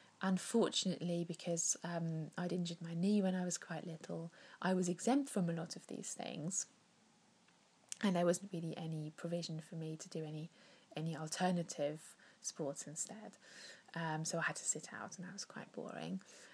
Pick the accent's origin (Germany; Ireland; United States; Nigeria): Germany; East Germany; when I was growing up in East Germany